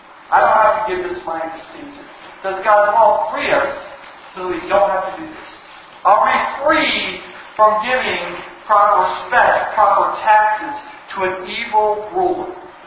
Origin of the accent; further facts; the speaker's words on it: North Carolina, United States; I grew up in North Carolina.